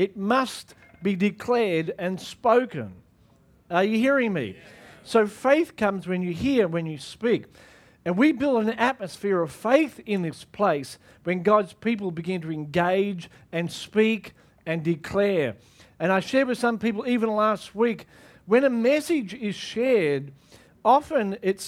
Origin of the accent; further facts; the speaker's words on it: Australia; I know we're Australian, but first and foremost, we're kingdom people. Yeah? And Australians don't like to say too much.